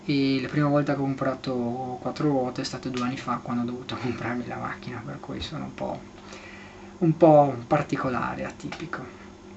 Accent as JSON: {"language": "Italian", "country": "Germany", "second_language": "Italian", "said": "quando parlo inglese si sente tantissimo che sono tedesco, cosa che non si sente invece quando parlo italiano."}